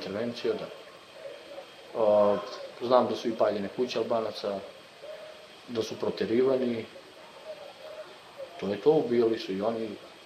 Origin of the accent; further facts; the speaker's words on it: Mitrovica, Mitrovica District, Kosovo; Mi smo Srbi sa Kosova. Od uvek ovde živim, ovde sam rođen, baba, deda, njihovi baba i deda.